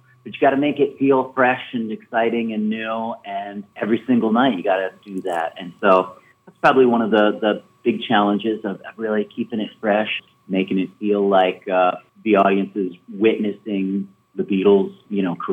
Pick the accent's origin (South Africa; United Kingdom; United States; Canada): United States; Philadelphia, Pennsylvania; I grew up in Philadelphia, so I was used to being on stage and singing and playing guitar